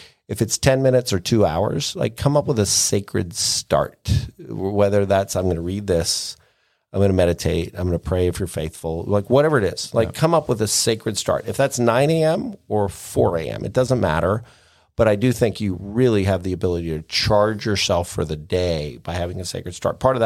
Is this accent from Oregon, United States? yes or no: no; Pennsylvania, United States; I'm from Pennsylvania. Yep, we didn't go to the beach. We went down to the shore.